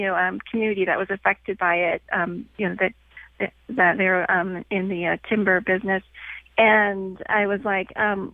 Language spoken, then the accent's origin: English; Pacific Northwest, United States; also born or lived in Cleveland, United States; I grew up here actually in the Pacific Northwest. My family left Cleveland when I was a preschooler.